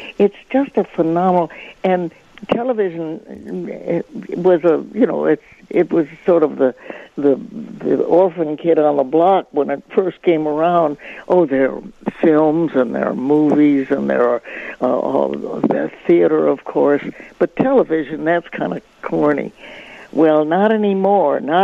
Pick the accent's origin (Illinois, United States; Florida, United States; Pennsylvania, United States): Illinois, United States; Oak Park; born there; And also, I was born across the street from Chicago. I was born in Oak Park.